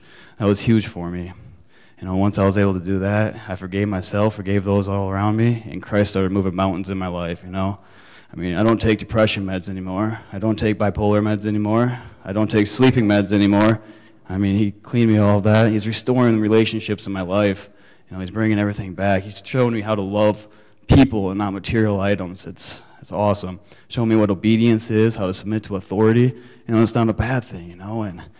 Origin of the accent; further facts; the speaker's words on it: Mitchell, South Dakota, United States; I'm 25 years old. I was raised right here in Mitchell, South Dakota.